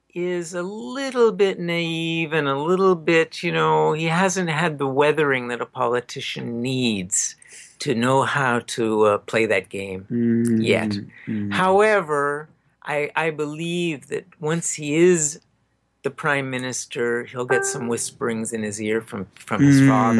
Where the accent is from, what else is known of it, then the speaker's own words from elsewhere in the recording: Canada; You know, it's like I'm a Canadian.